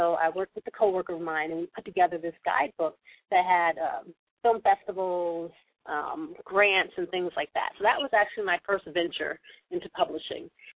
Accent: New Jersey, United States; now in Los Angeles, United States; Sure. Well, I am from New Jersey. I've been living in California for so long that I consider myself an honorary Los Angelino.

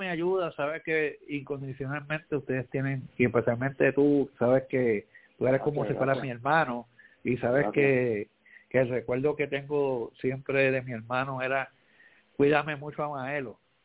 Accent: San Juan, Puerto Rico; tú sabes que yo me crié en el barrio en Villa Palmera

